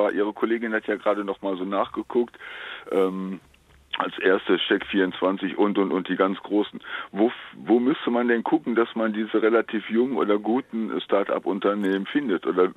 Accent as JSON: {"language": "German", "town": "Cologne", "region": "North Rhine-Westphalia", "country": "Germany"}